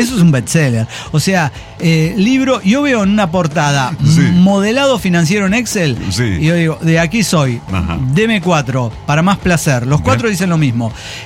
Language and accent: Spanish; Mexico City, Mexico; Somos de Ciudad de México